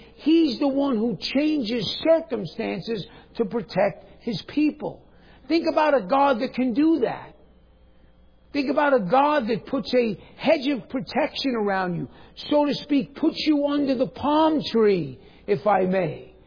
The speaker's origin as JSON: {"language": "English", "region": "New York", "country": "United States", "said": "A bow. I'm from New York. I say bow."}